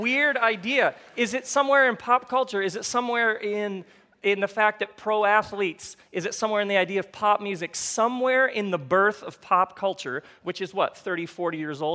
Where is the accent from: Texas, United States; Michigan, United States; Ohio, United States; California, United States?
Michigan, United States; Now, I grew up in Michigan. Michigan. Michigan, America's high five.